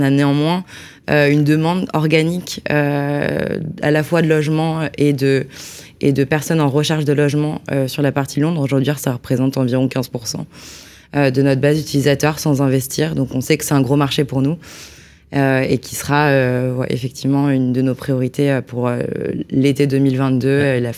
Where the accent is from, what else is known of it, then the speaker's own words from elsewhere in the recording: Paris, Île-de-France, France; Alors j'ai grandi à Paris